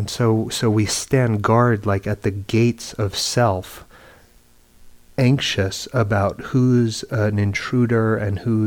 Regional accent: New York, United States; I grew up in New York.

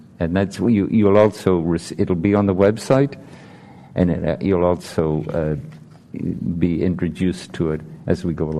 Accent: Ireland; now in San Francisco, United States; he, him. I grew up in Ireland. I practice at the San Francisco Zen Center, and I live across the street from the San Francisco

